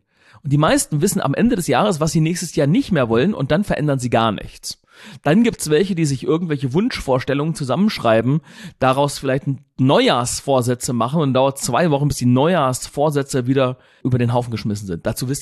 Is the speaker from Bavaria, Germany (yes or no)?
no; Gifhorn, Lower Saxony, Germany; Denn ich komme ja hier aus Gifhorn.